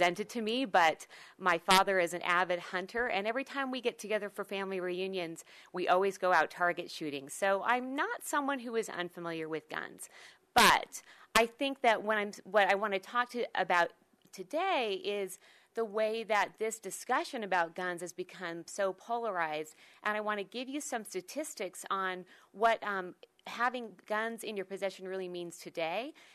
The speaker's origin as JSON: {"language": "English", "region": "Utah", "country": "United States", "tie": "born or raised there", "said": "Just to give you a little bit of background, I grew up in Utah."}